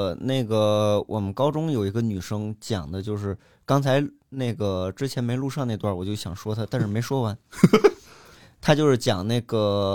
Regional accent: Tianjin, China; accent: Tianjin; 现在我基本不太说天津话或者是天津口音，也是因为一部影视作品。

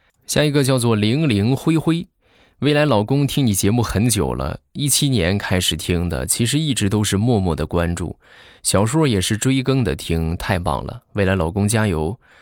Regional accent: Jinan, Shandong, China; 我和你是老乡，我也是山东的，但是我是济南的

